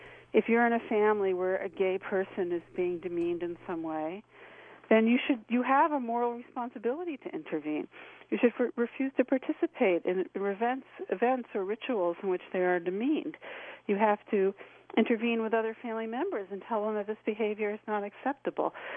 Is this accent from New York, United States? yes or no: yes; New York, United States; You know, growing up in New York, if somebody was beating up his wife in an apartment